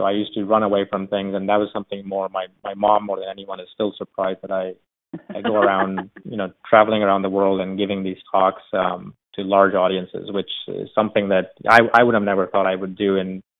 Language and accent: English; Nigeria; moved away as an adult; now in United States; So I grew up in Africa. I've been living in the U.S. for a long time.